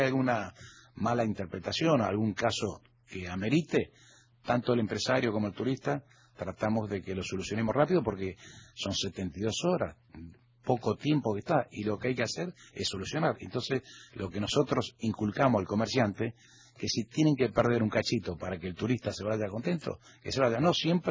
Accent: Argentina; yo, siendo argentino, de esta ciudad me perdía para llegar ahí.

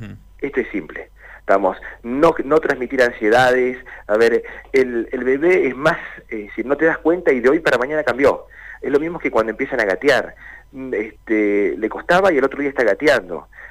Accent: Argentina; born there; Nosotros hablamos castellano porque nacimos en la Argentina.

